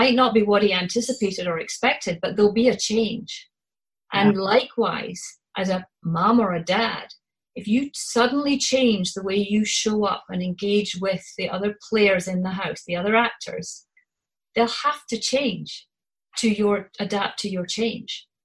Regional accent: Scotland, United Kingdom; accent: Scottish; So if you like my Scottish accent, you can listen to me for hours.

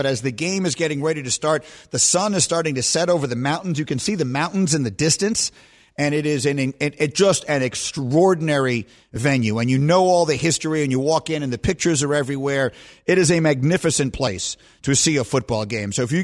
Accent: New York, United States; also born or lived in Chicago; Now, I always tell everyone I grew up in New York, and then I grew up again in Chicago. I went to Chicago to go to college, and I wound up staying and working there

